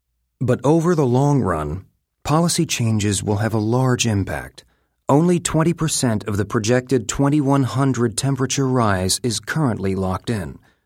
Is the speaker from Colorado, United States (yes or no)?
no; California, United States; In my home state of California, Republican Governor Arnold Schwarzenegger asserted